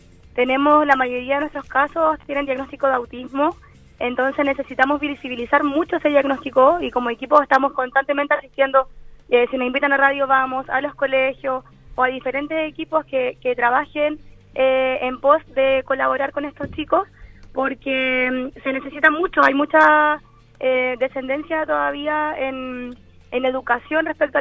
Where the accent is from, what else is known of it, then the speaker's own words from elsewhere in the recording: San Carlos, Ñuble, Chile; also born or lived in Concepción; yo soy terapeuta ocupacional. Yo estudié en Concepción y cuando obviamente volví, yo soy de San Carlos, volví a San Carlos